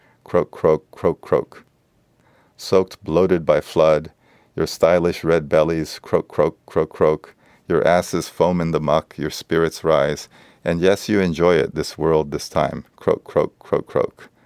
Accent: South Korea; When I was growing up in South Korea, the manuscript paper that was used, they called it dongjongi

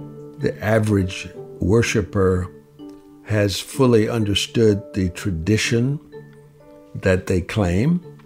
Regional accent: Southern US, United States; I grew up in the Jim Crow South

